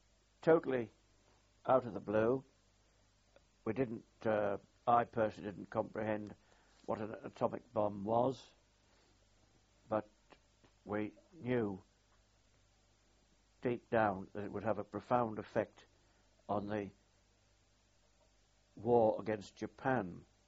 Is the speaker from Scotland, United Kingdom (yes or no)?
no; Sunderland, North East England, United Kingdom; One of the soldiers with me was Corporal Wilde, from my hometown of Sunderland.